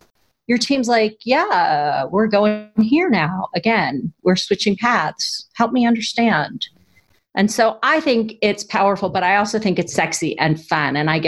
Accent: New Jersey, United States; now in Hawaii, United States; But I grew up in New Jersey. And so, you know, there's a certain amount of East Coast way of speaking and doing that can be a little different for the rest of us. Now that I've spent 14 years in Hawaii

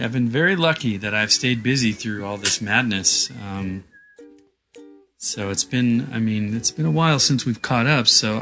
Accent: Fresno, California, United States; Well, I grew up in Fresno

